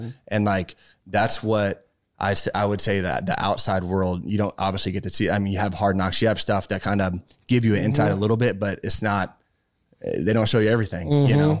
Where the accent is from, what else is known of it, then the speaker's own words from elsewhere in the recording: Kansas City, United States; So obviously, everybody on the team knows I was from Kansas City.